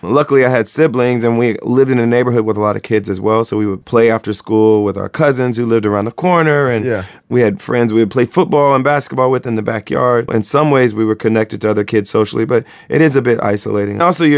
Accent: Springfield, Ohio, United States; I grew up in Springfield, Ohio.

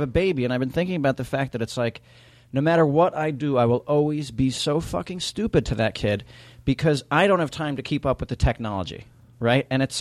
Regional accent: New York City, New York, United States; I grew up in New York City

